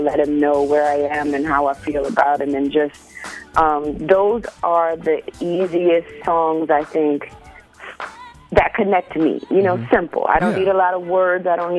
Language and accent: English; New Orleans, Louisiana, United States; Well, I grew up in New Orleans, beautiful city, total Saints fan.